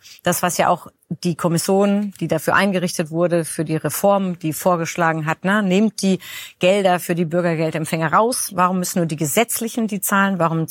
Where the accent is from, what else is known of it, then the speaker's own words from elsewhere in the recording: Baden-Württemberg, Germany; wir kommen ja beide aus Baden-Württemberg